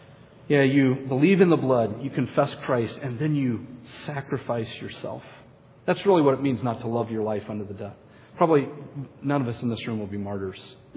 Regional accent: United States; Well, I like Americans. I'm American.

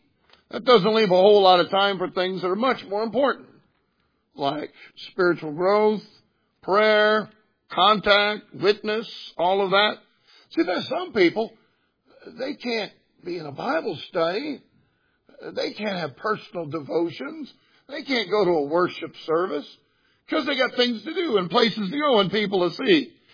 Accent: California, United States; I come from California originally, and you know, the Sea of Galilee is about the size of Lake Tahoe.

